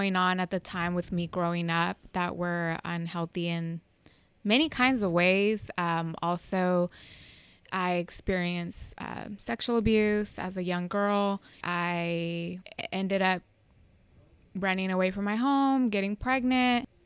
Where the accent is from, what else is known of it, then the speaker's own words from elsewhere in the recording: Dallas, Texas, United States; also born or lived in Mexico; I was born in Mexico. Mm-hmm. My parents brought me over to the United States when I was about 3 years old. And we ended up in Dallas.